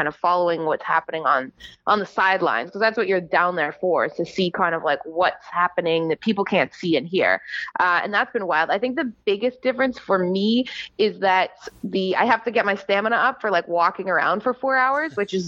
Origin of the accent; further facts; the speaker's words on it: Canada; I'm Canadian. So I'm going to put that out there right now. Maybe you've heard it in my accent